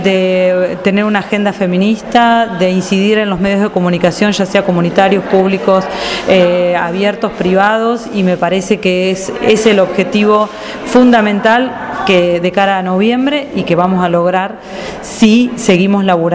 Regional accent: Mar del Plata, Buenos Aires Province, Argentina; comunicadora feminista, soy de Mar del Plata, parte de la fundación de FM de la Azotea, radio comunitaria de acá de la ciudad.

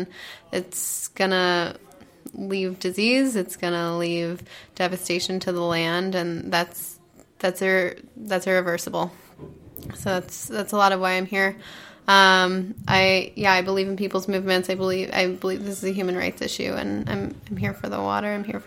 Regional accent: Washington, United States; I'm here from Washington State, and I'm here to stand in solidarity.

